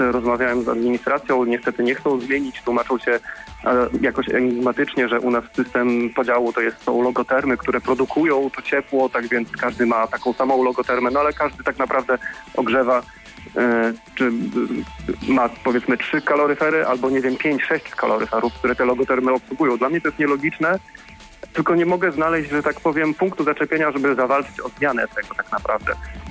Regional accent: Goleniów, West Pomeranian Voivodeship, Poland; naszym zarządcą jest CBS w Goleniowie, jestem z Goleniowa

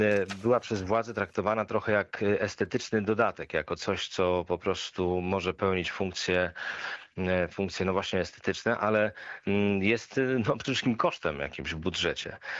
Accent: Szczecin, West Pomeranian Voivodeship, Poland; Ja to mówię jako szczecinianin, jako odbiorca kultury

